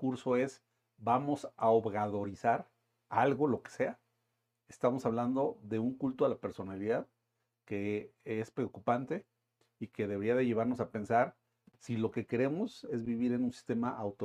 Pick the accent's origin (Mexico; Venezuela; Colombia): Mexico; hay varias preguntas que tendríamos que formularnos como mexicanos